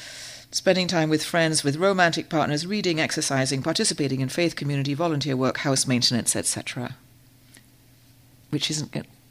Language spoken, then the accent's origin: English; Canada; You know, we're nice and we're Canadian and we kind of like, oh well, you know, okay